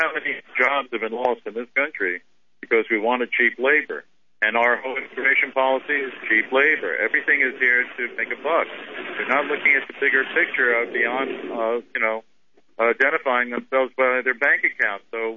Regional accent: Miami Beach, Florida, United States; born there; I'm not from Israel. I'm born in Miami Beach.

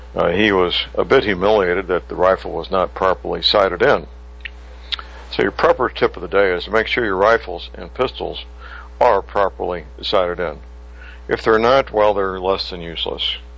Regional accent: St. Louis, Missouri, United States; Well, the news out of Ferguson, Missouri, near my hometown, St. Louis, is not all that detailed this morning.

